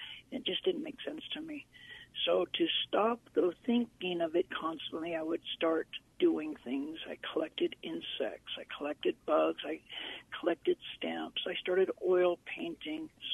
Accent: Los Angeles, California, United States; born there; I was born in Southern California in Los Angeles area. I had 4 brothers and an older sister. And I was born in 1965. I'm 53 years old.

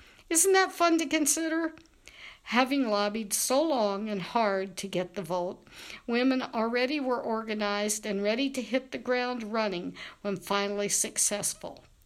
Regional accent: Kentucky, United States; Early in my home state, Kentucky, they also granted and then revoked the right for women to vote.

